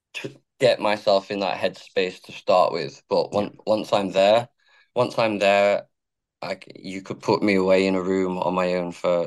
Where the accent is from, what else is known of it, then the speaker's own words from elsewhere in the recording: England, United Kingdom; It's as an English musician, the dream is to get out of England and play.